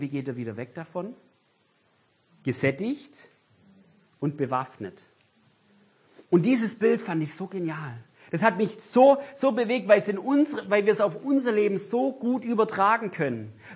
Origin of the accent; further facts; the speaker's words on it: Weilheim, Baden-Württemberg, Germany; Ich komme aus Weilheim. Bei mir ist die Limburg.